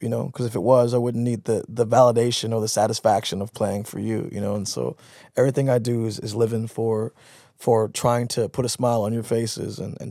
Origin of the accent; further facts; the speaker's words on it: Seattle, Washington, United States; I'm also from Seattle, and the place I'm from is not Hollywood